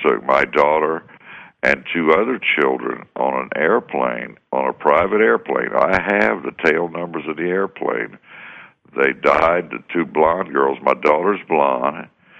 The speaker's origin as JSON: {"language": "English", "region": "Louisiana", "country": "United States", "said": "I'm from Louisiana."}